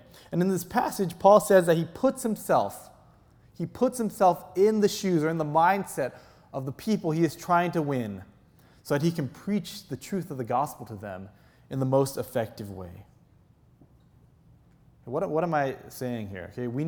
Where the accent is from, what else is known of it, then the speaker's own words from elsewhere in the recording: California, United States; now in Texas, United States; I decided that I needed to get out of the mindset of being a Californian and become a Texan.